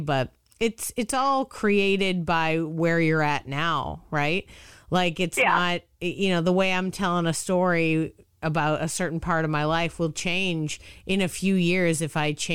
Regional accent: Boston, Massachusetts, United States; I grew up in Boston, so, like, it was the big city to go to.

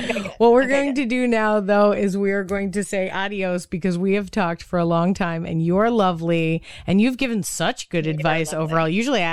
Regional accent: Boston, Massachusetts, United States; accent: nasally Midwestern; It has a general nasally Midwestern feel. I'm from Boston. Okay. I don't know why I sound Midwestern, but it's what it is, right?

